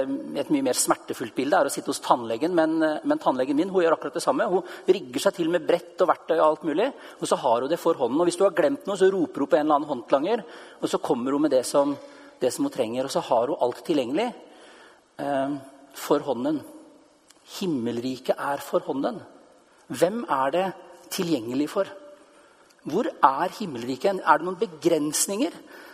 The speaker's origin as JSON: {"language": "Norwegian", "region": "Østfold", "country": "Norway", "tie": "born or raised there", "said": "på landsbygda der jeg vokste opp utenfor Sarpsborg på 70-tallet."}